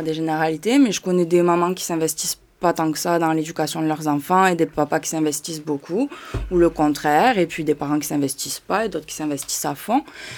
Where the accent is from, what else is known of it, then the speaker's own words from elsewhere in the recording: France; j'ai grandi en France, enfin, dans une république.